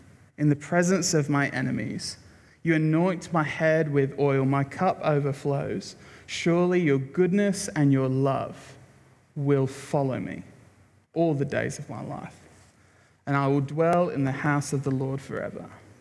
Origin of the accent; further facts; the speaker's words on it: United Kingdom; I'm British, so we just wouldn't say anything.